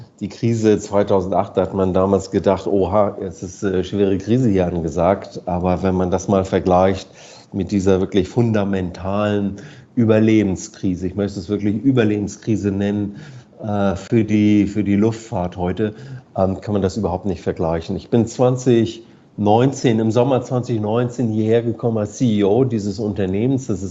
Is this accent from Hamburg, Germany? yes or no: yes; Hamburg, Germany; ich komme aus Hamburg